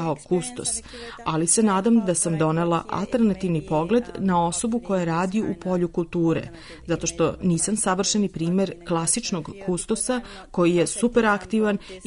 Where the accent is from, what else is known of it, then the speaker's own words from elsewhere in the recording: Zagreb, City of Zagreb, Croatia; now in Netherlands; Ja dolazim iz Zagreba, Hrvatske, ali također živim i u Holandiji od 2011.